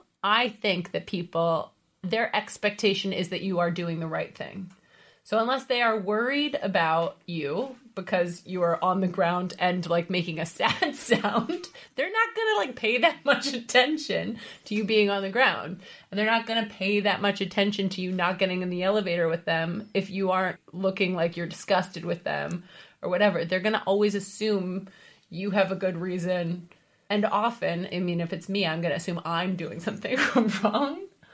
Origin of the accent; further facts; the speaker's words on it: United States; now in Denmark; and I live in Denmark, but I'm from the United States of America.